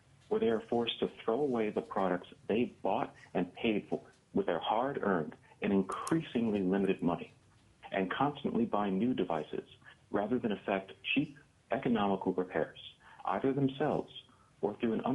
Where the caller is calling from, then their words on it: Grand Rapids, Michigan, United States; I'm calling you from Grand Rapids, Michigan.